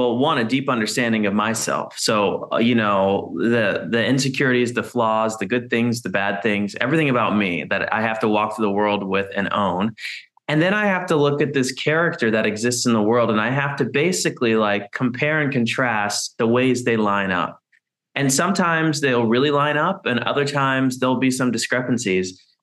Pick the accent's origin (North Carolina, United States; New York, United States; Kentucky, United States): Kentucky, United States; Okay, so I'm from Kentucky. So like most boys growing up, I had to play sports.